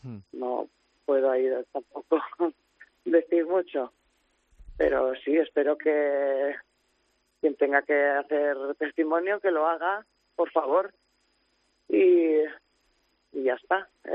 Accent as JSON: {"language": "Spanish", "town": "Betxí", "region": "Valencian Community", "country": "Spain", "said": "No, nosotros no somos de Villarreal."}